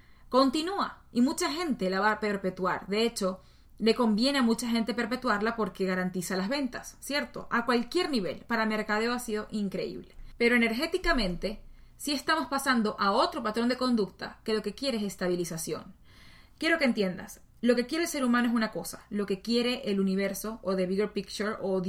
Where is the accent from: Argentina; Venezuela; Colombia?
Venezuela; soy venezolana, soy abogada